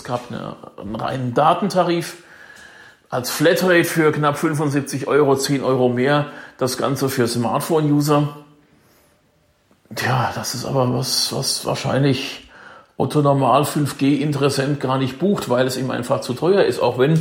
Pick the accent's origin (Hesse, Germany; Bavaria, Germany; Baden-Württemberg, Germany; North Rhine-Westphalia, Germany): Hesse, Germany; In meiner Heimat im hessischen Spessart